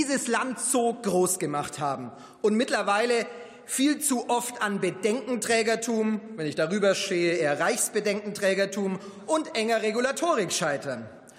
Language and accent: German; Herzogenaurach, Bavaria, Germany; Als ich vor über 11 Jahren in den Stadtrat meiner Heimatstadt Herzogenaurach gewählt wurde